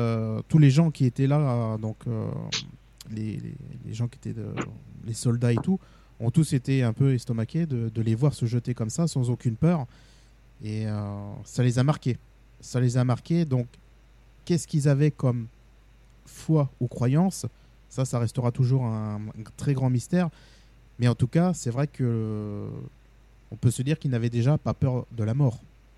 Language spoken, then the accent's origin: French; Carcassonne, Occitanie, France; born there; je suis né à Carcassonne, donc dans le berceau, on va dire, cathare.